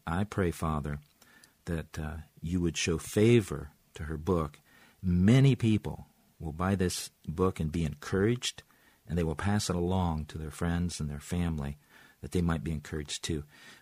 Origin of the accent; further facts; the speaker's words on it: United States; born there; We have such a tremendous blessing being born an American.